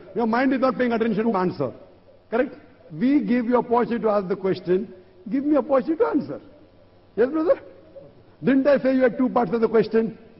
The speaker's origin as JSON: {"language": "English", "country": "India", "said": "I'm an Indian. Geographically, I'm a Hindu because I'm an Indian. But practicing Muslim, I'm a practicing Muslim."}